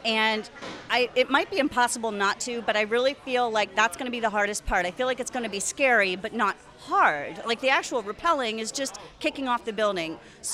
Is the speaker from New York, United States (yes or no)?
yes; Champlain, New York, United States; I'm from Champlain, New York